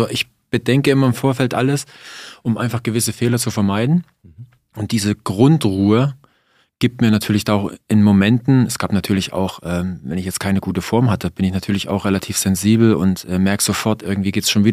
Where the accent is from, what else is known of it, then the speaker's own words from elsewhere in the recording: Saxony, Germany; Ich komme ja aus dem Osten